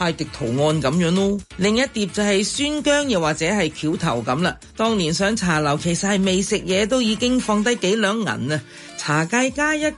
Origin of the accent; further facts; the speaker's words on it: Guangdong, China; 我們廣東人就 yellow and orange 啊